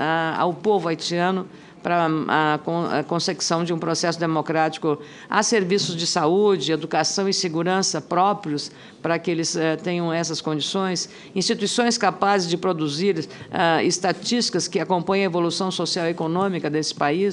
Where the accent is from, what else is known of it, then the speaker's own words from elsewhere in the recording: Rio Grande do Sul, Brazil; como sou do Rio Grande do Sul, senadora do meu estado